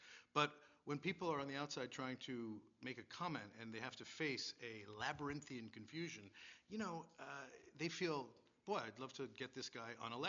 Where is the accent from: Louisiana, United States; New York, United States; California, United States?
California, United States; Studio City; I'm from Studio City.